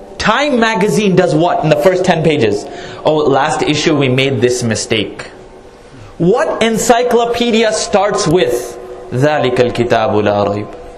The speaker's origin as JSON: {"language": "English", "town": "Dallas", "region": "Texas", "country": "United States", "said": "But rationally right now, I'm from Dallas. Do you know the foreclosure rate down in Dallas?"}